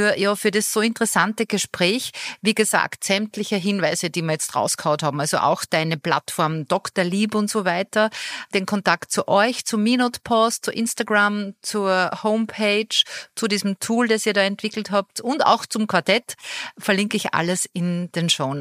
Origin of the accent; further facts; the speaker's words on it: Austria; Bei uns in Österreich gibt's die Feuerfrauen Österreich